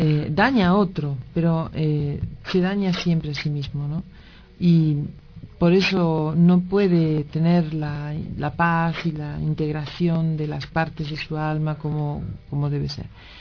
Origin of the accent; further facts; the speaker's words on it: Buenos Aires, Argentina; la verdad es que yo nací en Buenos Aires y me eduqué en esa ciudad